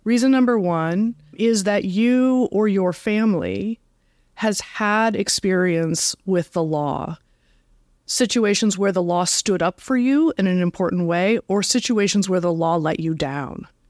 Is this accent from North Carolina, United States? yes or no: no; Iowa, United States; also born or lived in Nebraska / California; So, yes, I grew up in Iowa and then Nebraska. I ended up heading to California for college.